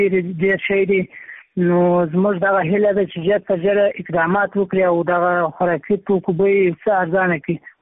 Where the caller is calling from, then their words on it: Maiwand, Kandahar, Afghanistan; همدا لحظه د میوند ولسوالۍ څخه درسره په اړیکه کې یم